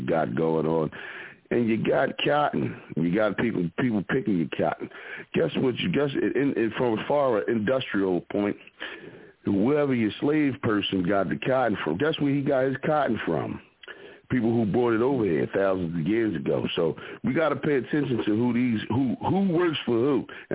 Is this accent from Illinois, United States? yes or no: no; Philadelphia, Pennsylvania, United States; representing from the … out of Philadelphia.